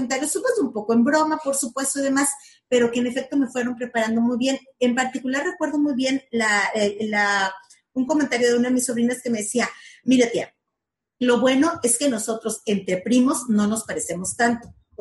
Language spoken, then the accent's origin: Spanish; Veracruz, Mexico; yo no vivo en la misma ciudad de donde soy originaria, yo soy veracruzana.